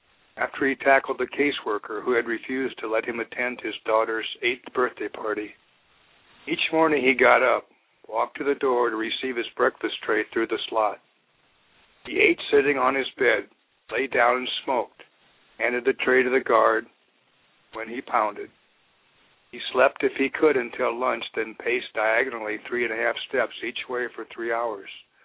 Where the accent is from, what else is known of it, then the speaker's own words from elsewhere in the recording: Mount Liberty, Nebraska, United States; Well, it has been another long week in Mount Liberty, Nebraska, my hometown.